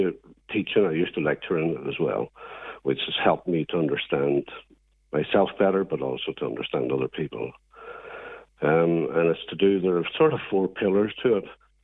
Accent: Belfast, Northern Ireland, United Kingdom; And having grown up in Belfast then, it obviously had

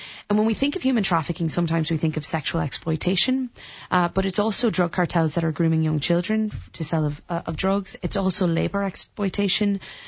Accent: United States; born there; And as an American born, it's also really important me to stress the on the fence maneuver that the US are doing right now is exceptionally disappointing

